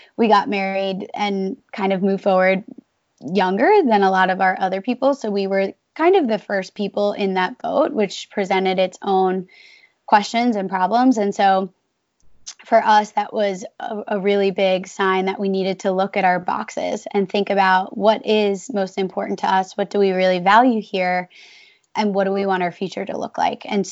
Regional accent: Long Island, New York, United States; growing up on Long Island. And what I grew up with was really seeing all of my family and pretty much everybody that I knew working in a very traditional job.

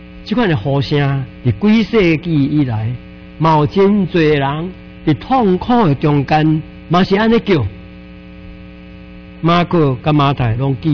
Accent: Taiwan; 也帮助我的故乡台湾。

